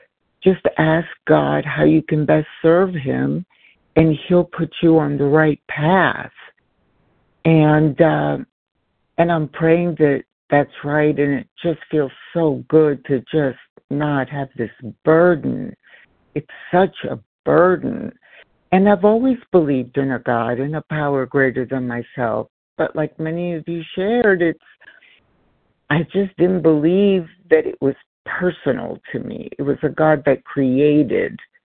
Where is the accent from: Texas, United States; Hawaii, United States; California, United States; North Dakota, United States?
California, United States; from California.